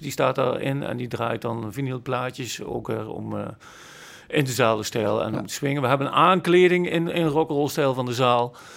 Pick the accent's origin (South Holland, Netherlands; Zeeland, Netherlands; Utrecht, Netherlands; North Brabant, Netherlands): North Brabant, Netherlands; Sint Anthonis; born there; wij drie toevallig, wij komen allemaal uit Sint Tunis, oorspronkelijk.